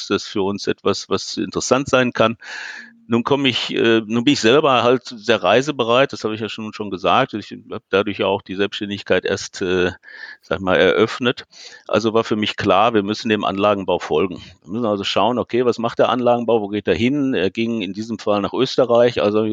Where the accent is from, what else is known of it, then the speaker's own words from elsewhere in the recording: Hagen, North Rhine-Westphalia, Germany; born there; Grundsätzlich gebürtig komme ich aus Hagen. Mich hat es dann im Laufe der Zeit mal nach Datteln verschlagen, nach Haltern.